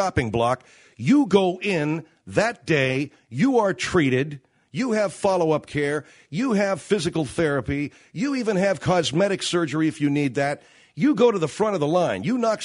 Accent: California, United States; And thank God they did, because I grew up in California

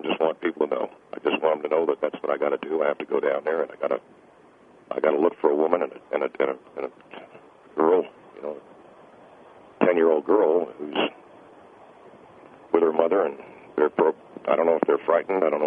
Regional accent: United States; I'm an American. My wife and my daughter are Americans

